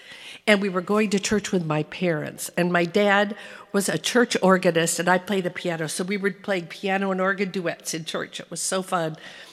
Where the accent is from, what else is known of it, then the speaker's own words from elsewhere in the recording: Portland, Oregon, United States; and then God in His kindness had moved us back to my hometown, Portland, Oregon.